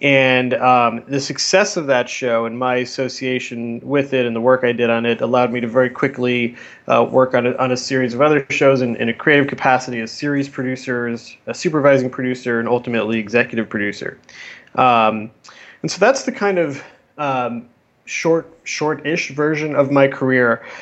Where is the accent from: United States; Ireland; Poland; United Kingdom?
United States; Florida; I grew up in South Florida. I was always interested in theater and somewhat in television, and actually studied theater at NYU.